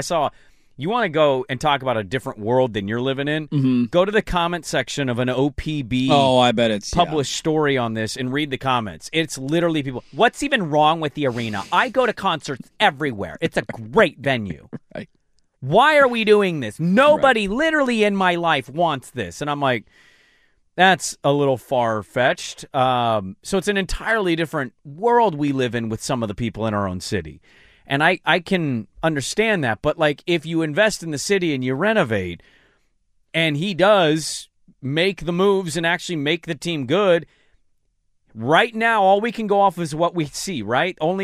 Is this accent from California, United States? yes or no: no; Portland, Oregon, United States; As somebody that's a big part of the community, and I grew up in Portland